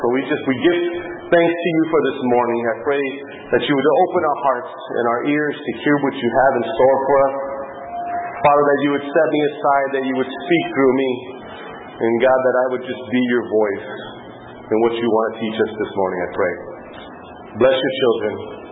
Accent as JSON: {"language": "English", "town": "Anaheim", "region": "California", "country": "United States", "tie": "born or raised there", "said": "I grew up in Orange County, man. I was born and raised in Anaheim. So I don't usually come back here that much because I left for a reason."}